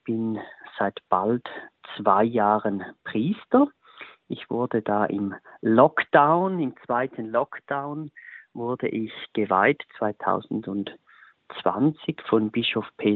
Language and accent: German; Thurgau, Switzerland; Ich bin im Kanton Thurgau aufgewachsen. Ich muss allerdings sagen, sehr nahe am Kanton St. Gallen, in der Nähe von Wiel.